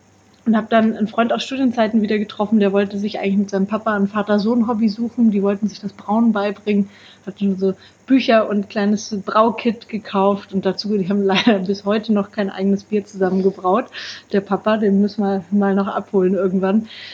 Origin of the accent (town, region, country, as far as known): Bavaria, Germany